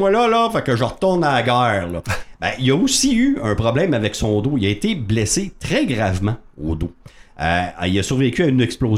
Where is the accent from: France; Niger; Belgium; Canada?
Canada; Quebec; On arrive et on dit qu'on est Québécois.